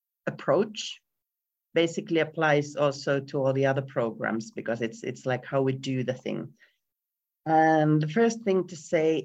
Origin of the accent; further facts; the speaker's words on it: Finland; I'm originally from Finland. That's why I have the weird name.